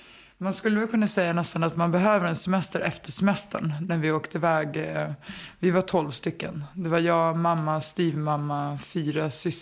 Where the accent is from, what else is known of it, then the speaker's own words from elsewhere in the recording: Stockholm, Stockholm County, Sweden; Jag är uppvuxen i liksom Enskededalen som är som... det är ju lägenheter som uppbyggda som små gårdar.